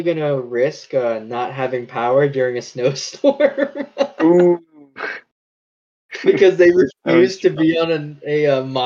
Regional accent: New Jersey, United States; I mean, we're coming from New Jersey, armpit state of the U.S.

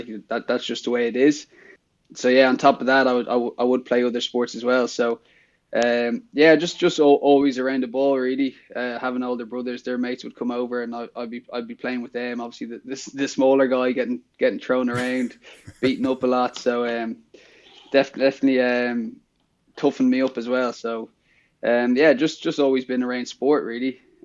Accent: Dublin, Leinster, Ireland; I grew up in Blackrock, so in Dublin.

